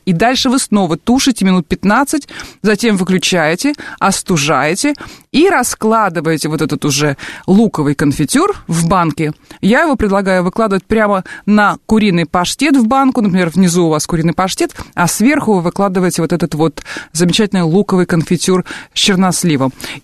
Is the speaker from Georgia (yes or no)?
no; Northern Russia, Russia; А у нас вот в средней полосе России и севернее, откуда я родом, вот такого не делали.